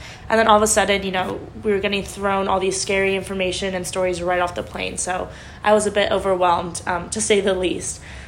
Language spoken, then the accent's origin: English; Bermuda; I'm from Bermuda, and metros or train systems just aren't a thing.